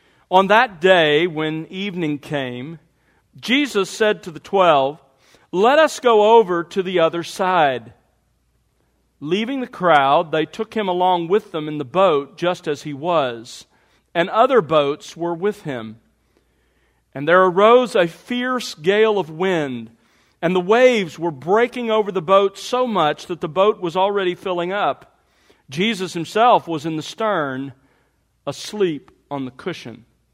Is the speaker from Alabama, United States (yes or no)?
yes; Mobile, Alabama, United States; also born or lived in Los Angeles; now in Dallas, United States; I have survived growing up in Mobile and now living in Dallas.